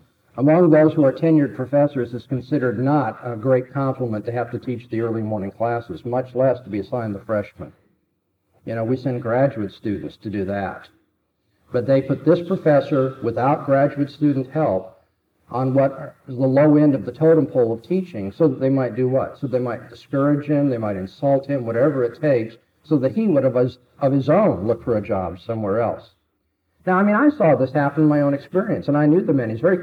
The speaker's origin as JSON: {"language": "English", "country": "United States", "said": "But I am, as an American, of course, appalled"}